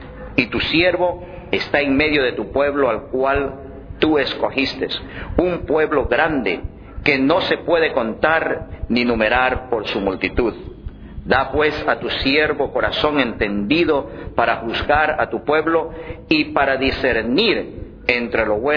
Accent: Ecuador; Hay muchos pueblos, por ejemplo en mi país, Ecuador, adoran mucho a las imágenes.

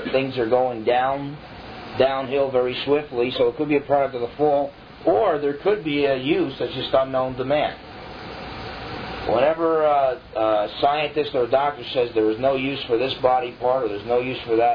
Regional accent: New Jersey, United States; accent: New Jersey; instead we spent the whole time talking about New Jersey because he recognized my accent.

